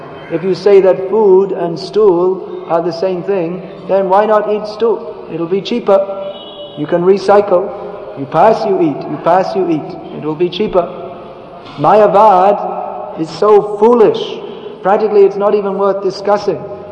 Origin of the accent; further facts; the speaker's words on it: Gujarat, India; and I'm from Gujarat